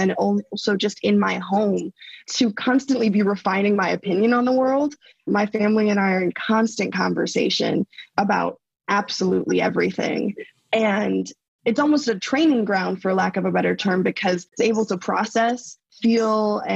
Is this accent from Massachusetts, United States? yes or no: no; Minnesota, United States; also born or lived in California, United States; And so I think I've been more well-versed being growing up in Minnesota and then California in what it means to traverse the world as a young Black girl.